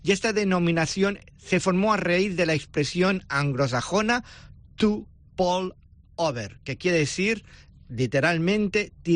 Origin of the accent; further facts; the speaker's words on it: Catalonia, Spain; los que somos catalanes